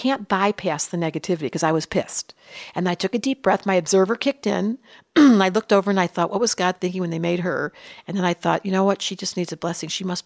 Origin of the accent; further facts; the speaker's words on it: Detroit, Michigan, United States; I grew up in Detroit and my grandfather was murdered